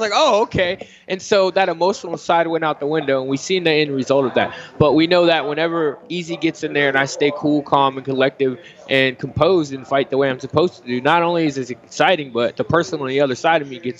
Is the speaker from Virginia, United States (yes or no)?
yes; Virginia Beach, Virginia, United States; I mean, I was raised in Virginia Beach. I was born in Chesapeake. I live in Chesapeake now.